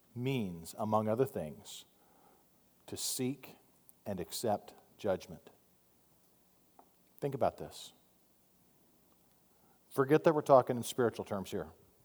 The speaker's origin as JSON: {"language": "English", "region": "Arizona", "country": "United States", "tie": "born or raised there", "said": "Now again, I grew up in Arizona, so I know a thing or two about spurs."}